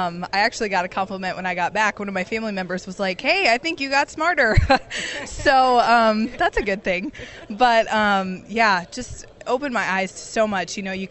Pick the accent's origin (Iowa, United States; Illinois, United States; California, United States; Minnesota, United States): Iowa, United States; Atlantic; I'm from Atlantic, Iowa. It's a small town in southwest Iowa where I grew up on a row crop farm